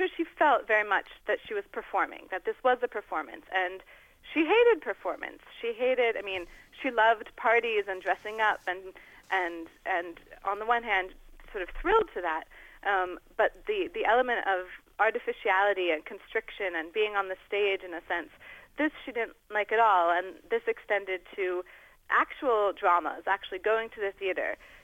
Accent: United States; and then I'm American, so I'm not... I probably shouldn't weigh in on that.

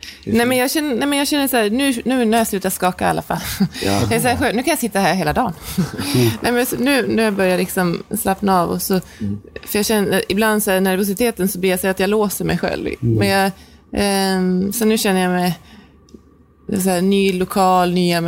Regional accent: Norrland, Sweden; Och så skiljer jag alltid på att jag är norrlänning.

